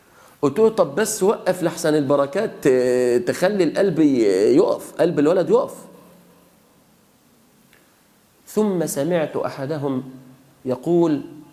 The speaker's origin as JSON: {"language": "Arabic", "town": "Mansoura", "region": "Dakahlia", "country": "Egypt", "said": "قلت له احنا فلاحين يا شيخنا وبتاع، عايزين نعرف الحق. قال لي أيوة. قلت له والله عندنا في المنصورة مشايخ يعني بيطلعوا كده وبتاع"}